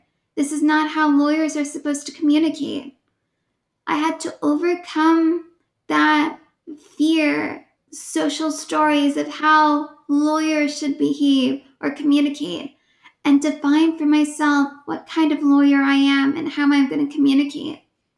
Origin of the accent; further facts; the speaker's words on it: California, United States; I grew up here in the Bay Area